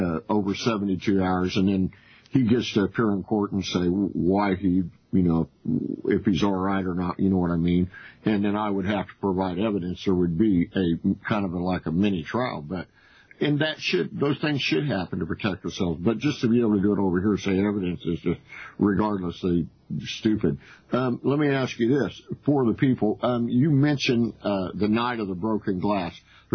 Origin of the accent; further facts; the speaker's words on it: Kansas, United States; also born or lived in California; I was born in California. My mother, though, and father chose to bring me to Kansas when I was a very young child.